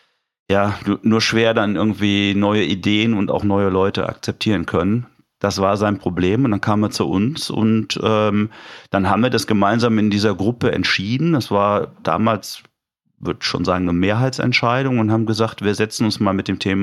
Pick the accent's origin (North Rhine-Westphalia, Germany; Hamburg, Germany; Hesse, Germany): North Rhine-Westphalia, Germany; Solingen; also born or lived in Cologne; damals noch in meiner Heimatstadt in Solingen und kann daher, ich bin jetzt gerade 54 geworden